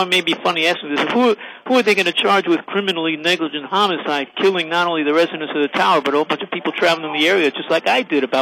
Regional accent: New York, United States; And I'm from New York, where you don't have to worry about the Manhattan, you know.

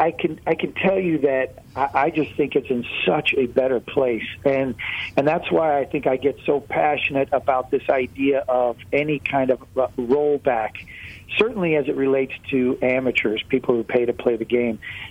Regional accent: California, United States; To me, I'm from Northern California.

